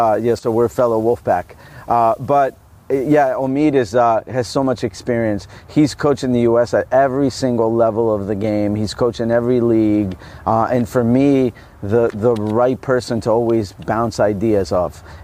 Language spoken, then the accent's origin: English; New Jersey, United States; So I signed and I said, well, you know, I'm from New Jersey. Can I be in my local team?